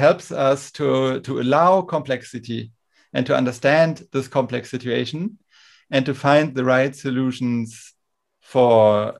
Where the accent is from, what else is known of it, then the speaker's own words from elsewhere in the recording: Germany; Growing up in Germany, I went to a German school, so this influenced me in a specific way.